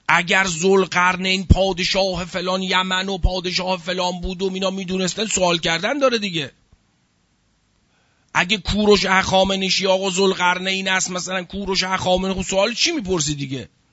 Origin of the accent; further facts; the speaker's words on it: Iran; ما هم ایرانیم، دوست داریم ایرانو،